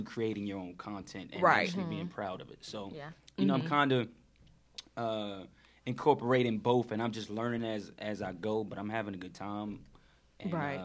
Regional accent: Raleigh, North Carolina, United States; just the stuff growing up in South Raleigh, just the stuff I saw

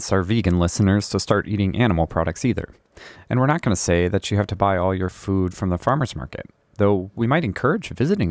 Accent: Midwest, United States; So I grew up in the Midwest.

